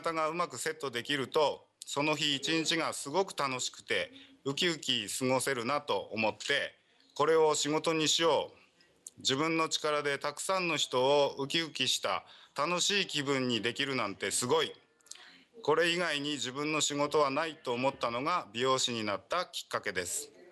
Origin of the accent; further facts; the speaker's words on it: Mikuni, Fukui, Japan; 僕は、三国サンセットビーチの近くの越前鉄道の終点三国港駅のすぐ近くで生まれ、潮風と波の音の中で育った生っ粋の浜っ子で、小学校の頃は毎日海で遊んで育ちました。